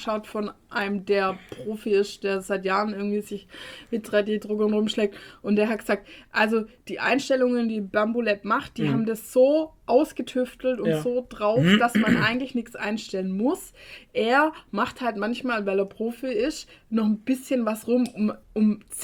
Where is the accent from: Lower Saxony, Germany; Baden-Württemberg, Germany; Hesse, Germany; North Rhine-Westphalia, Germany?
Baden-Württemberg, Germany; für mich als Schwabe